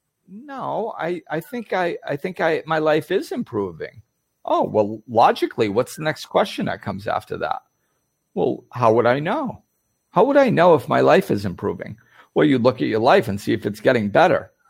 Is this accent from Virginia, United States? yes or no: no; Massachusetts, United States; with brown hair and blue eyes, and I grew up in Massachusetts, that's who I am.